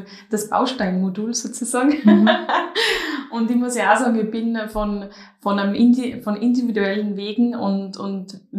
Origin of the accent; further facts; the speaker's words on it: Tyrol, Austria; bei uns in Tirol würde man sagen, ein gmade Wiesen.